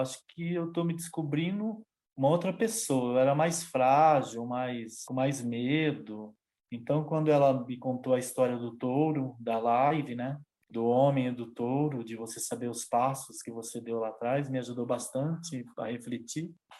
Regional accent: São Paulo, Brazil; Sou de São Paulo, moro na Zona Leste de São Paulo, em Itaquera.

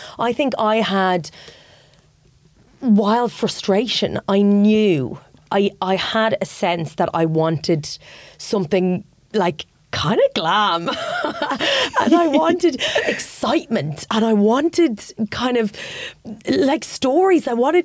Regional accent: Ireland; as an Irish, as a young woman who felt kind of suffocated, I suppose, by being in a small town

